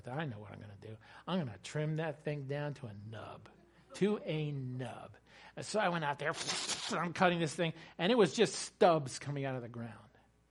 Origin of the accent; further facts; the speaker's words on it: Poughkeepsie, New York, United States; I grew up in Poughkeepsie, New York, and we had a little lot there on the corner, and there was a forsythia bush.